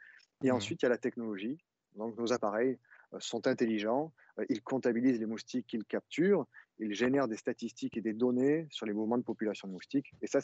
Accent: Arles, Provence-Alpes-Côte d'Azur, France; Je suis né à Arles avec mon associé Simon Lillaman. D'ailleurs, nous sommes nés à Arles tous les deux, et nous avons grandi avec les moustiques

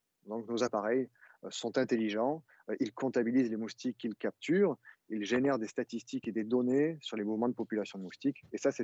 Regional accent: Arles, Provence-Alpes-Côte d'Azur, France; born there; nous sommes nés à Arles tous les deux, et nous avons grandi avec les moustiques

